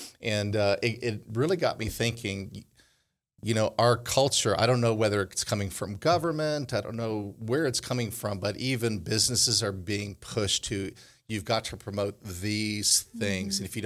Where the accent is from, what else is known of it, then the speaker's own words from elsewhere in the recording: Connecticut, United States; and I grew up in Connecticut, you grew up in the North.